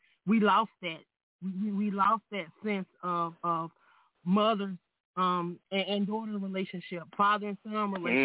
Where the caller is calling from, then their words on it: Myrtle Beach, South Carolina, United States; I'm calling in from Myrtle Beach, South Carolina.